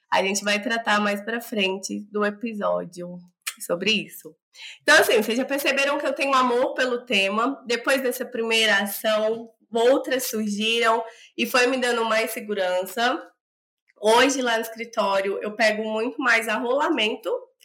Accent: Brasília, Federal District, Brazil; eu e o Felipe somos de Brasília

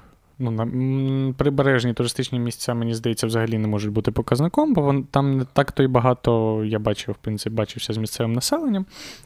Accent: Crimea, Ukraine; І ми говорили, я от з Криму

